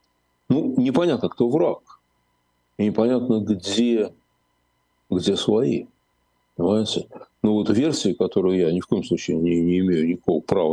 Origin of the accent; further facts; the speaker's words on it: Moscow, Russia; я москвич, да, я ситуацию вокруг Крокус-Сити и на МКАДе прекрасно понимаю.